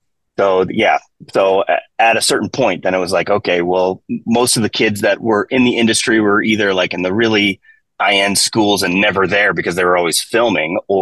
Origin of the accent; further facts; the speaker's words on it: Los Angeles, California, United States; So, I'm actually one of those that's been born and raised in LA.